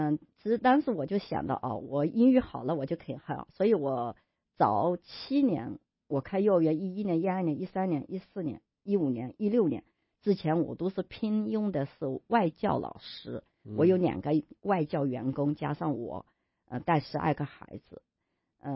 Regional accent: Hunan, China; 我是湖南人，我也喜欢法鼓戏

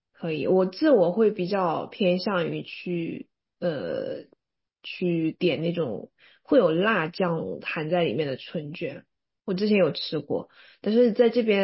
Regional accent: Chongqing, China; 就即使是你知道我是重庆人嘛，我就是会吃辣的那种。

